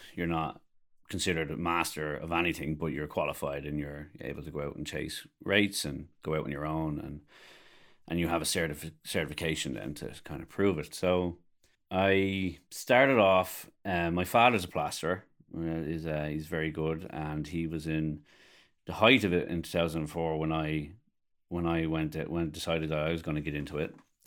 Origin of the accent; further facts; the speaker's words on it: Dublin, Leinster, Ireland; moved away as an adult; now in United States; I am a plasterer. I'm from Dublin, Ireland, 36 years old, and I'm coming into my 19th year plastering full time. I've been in America now 7 years. My wife is from America.